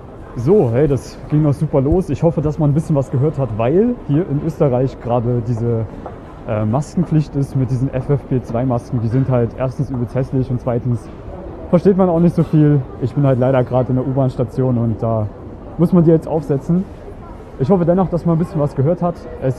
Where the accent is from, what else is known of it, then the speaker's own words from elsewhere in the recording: Germany; Ich bin aus Deutschland ursprünglich